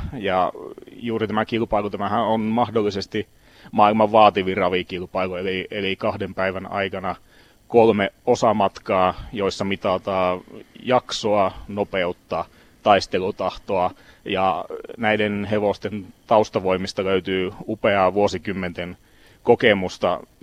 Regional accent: Haukipudas, North Ostrobothnia, Finland; samalta kylältä Haukiputaalta Oulun kupeesta ollaan kotoisin

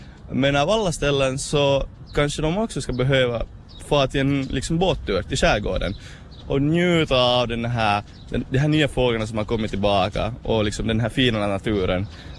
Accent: Vaasa, Ostrobothnia, Finland; Jag är ju stolt Vasabo som sagt.

